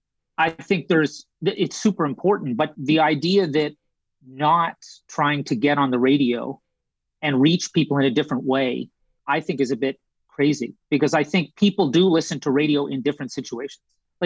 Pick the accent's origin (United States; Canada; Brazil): Canada; Whereas, say, in North America, I'm Canadian, so, you know, West Coast, East Coast, all those different time zones